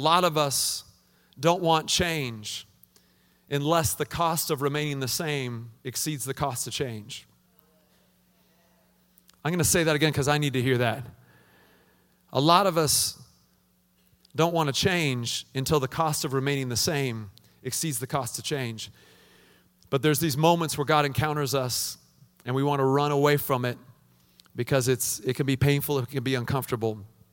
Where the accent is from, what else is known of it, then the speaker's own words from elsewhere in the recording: Pacific Northwest, United States; I'm a Northwest guy, like, I grew up in the Northwest, I just kind of want to come back and sit at a Starbucks